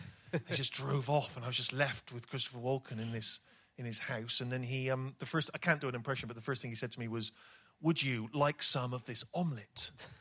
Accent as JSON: {"language": "English", "town": "Bristol", "region": "South West England", "country": "United Kingdom", "tie": "born or raised there", "said": "when I was a kid growing up in Bristol, never thought I'd be talking"}